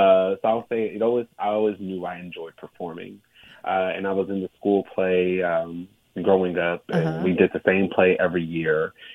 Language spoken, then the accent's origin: English; Oakland, California, United States; Yeah, well, I am from East Oakland, mm-hmm. California